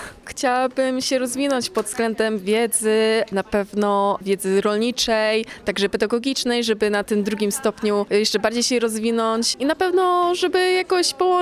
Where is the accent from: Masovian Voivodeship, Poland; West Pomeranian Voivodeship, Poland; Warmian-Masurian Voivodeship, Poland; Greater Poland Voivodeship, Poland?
Warmian-Masurian Voivodeship, Poland; Lubawa; pochodzę z Lubawy.